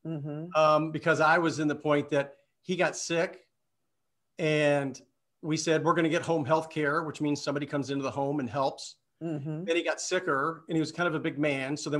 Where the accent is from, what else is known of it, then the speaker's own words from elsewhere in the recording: Louisville, Kentucky, United States; now in Kansas City, United States; You know, I grew up in Louisville, Kentucky. I live in Kansas City now.